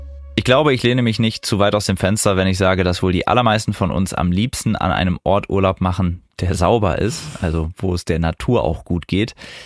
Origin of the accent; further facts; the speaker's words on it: Osnabrück, Lower Saxony, Germany; In Osnabrück passieren die schönsten Geschichten. Das ist ja meine Heimatstadt.